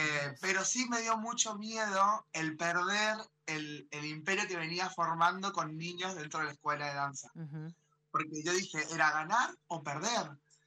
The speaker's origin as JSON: {"language": "Spanish", "town": "Las Heras", "country": "Argentina", "tie": "born or raised there", "said": "Yo me crié acá en Las Heras, soy chica de barrio."}